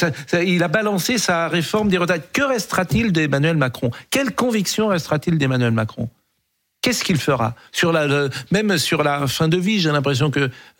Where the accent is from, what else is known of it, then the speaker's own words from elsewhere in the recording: France; Nous sommes des Français avant